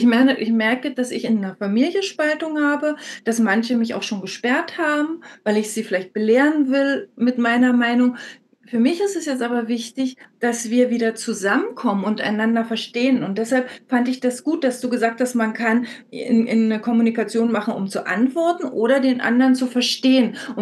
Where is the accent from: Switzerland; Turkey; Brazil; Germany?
Germany; East Germany; Also ich bin tatsächlich im Osten groß geworden